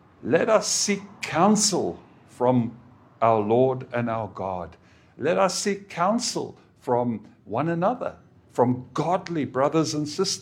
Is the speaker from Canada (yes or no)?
no; South Africa; I remember when I was growing up, young Christian, I grew up in South Africa.